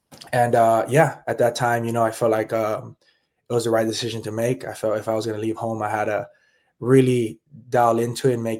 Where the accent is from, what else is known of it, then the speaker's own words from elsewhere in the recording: Palmdale, California, United States; Yeah, so to kind of go right into it, I grew up in Palmdale, California.